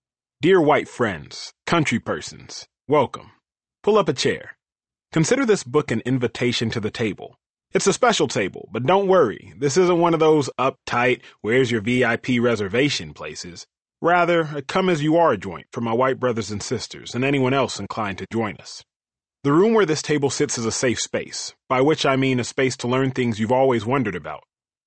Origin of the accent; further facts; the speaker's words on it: Dallas, Texas, United States; I've been navigating the lines between whiteness and blackness all my life, starting with growing up in Dallas, Texas, as a son of Nigerian immigrants. My home life was steeped in Nigerian culture rather than black American culture.